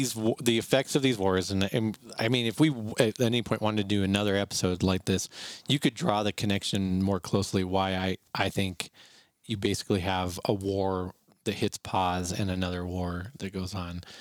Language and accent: English; United States; Just as an American, the political movements that were made during World War I and World War II